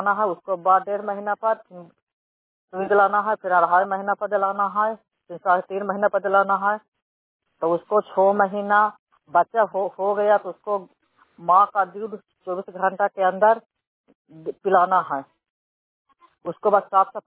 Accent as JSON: {"language": "Hindi", "town": "Bairiganj", "region": "Bihar", "country": "India", "tie": "born or raised there", "said": "हम मेरा गांव है बैरीगंज … आता हूँ पंचायत का।"}